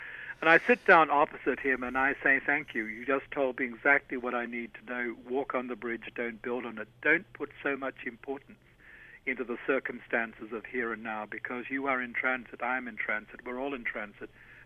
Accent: Australia; I'm an Australian.

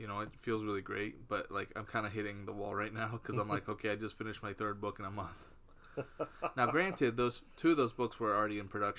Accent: Midwest, United States; accent: Midwestern; I know, it's kind of hard with my Midwestern accent.

